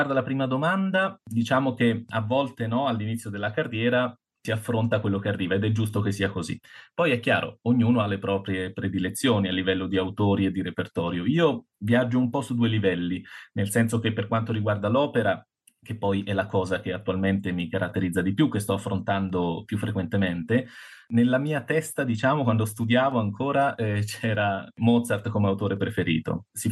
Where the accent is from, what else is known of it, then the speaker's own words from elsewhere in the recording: Marche, Italy; tra l'altro essendo marchigiano il piacere è doppio